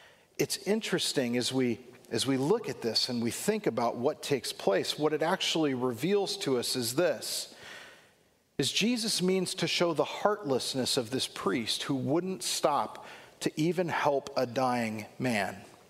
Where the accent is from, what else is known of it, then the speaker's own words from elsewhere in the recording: Long Beach, California, United States; we had a conference out in California back where I grew up in Long Beach